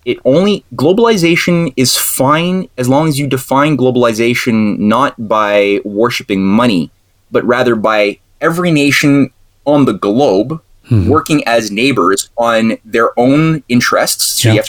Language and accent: English; Canada; Being a Canadian